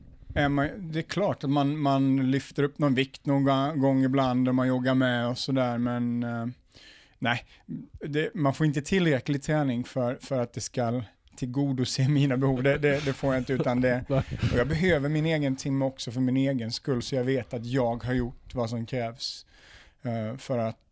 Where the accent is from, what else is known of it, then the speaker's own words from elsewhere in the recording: Umeå, Västerbotten County, Sweden; born there; jag har fantastiska minnen och jag är född i Umeå.